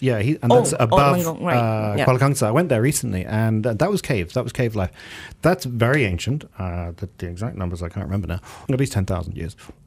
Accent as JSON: {"language": "English", "region": "England", "country": "United Kingdom", "tie": "born or raised there", "said": "where I grew up in England was a very sandstone area"}